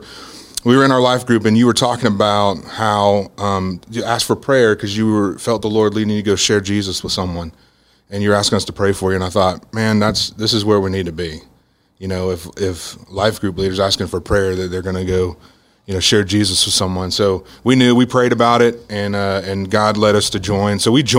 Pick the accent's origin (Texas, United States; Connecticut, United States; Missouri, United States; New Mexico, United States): Texas, United States; Houston; So I grew up in North Houston.